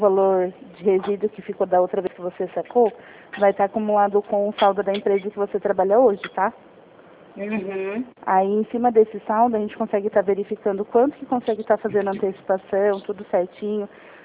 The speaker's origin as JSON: {"language": "Portuguese", "region": "São Paulo", "country": "Brazil", "said": "eu sou aqui de São Paulo"}